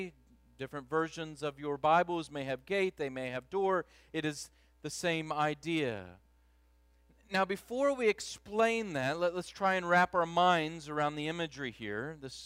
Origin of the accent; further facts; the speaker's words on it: Illinois, United States; You see a lot of cows in the Midwest. I grew up in Illinois. It's corn and cows and corn.